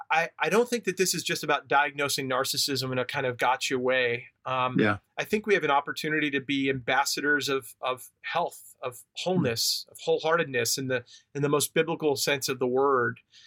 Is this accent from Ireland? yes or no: no; Long Island, New York, United States; accent: New York; I grew up on Long Island, New York. In fact, I used to have a nice thick New York accent, but that's gone away over the years.